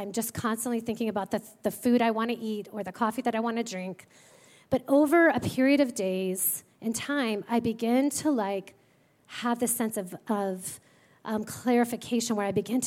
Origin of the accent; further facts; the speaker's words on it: Oregon, United States; I grew up in Oregon, and my cousins and I, all through our childhood, used to collect agates.